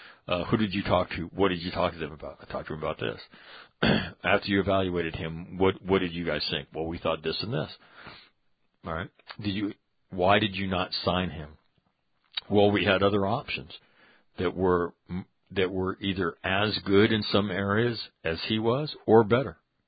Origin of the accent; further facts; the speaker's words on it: Sacramento, California, United States; I didn't think it was Sacramento. That's my hometown.